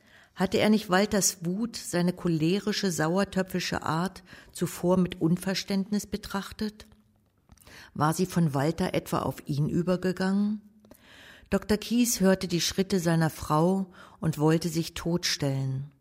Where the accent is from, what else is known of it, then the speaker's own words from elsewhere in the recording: Mecklenburg-Vorpommern, Germany; moved away; ich bin aufgewachsen in meiner Kindheit auch in Dörfern. Und meine Eltern haben als Saisonkellner an der Küste Usedom und Rügen gearbeitet. Und also bin ich auch in diesen Dörfern aufgewachsen. Dann bin ich 1985 ausgewandert.